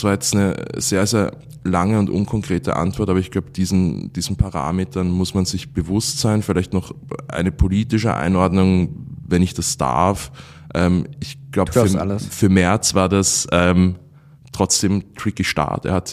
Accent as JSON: {"language": "German", "country": "Austria", "tie": "born there", "said": "vielleicht darf ich als gebürtiger Österreicher jetzt noch einen Wunsch machen"}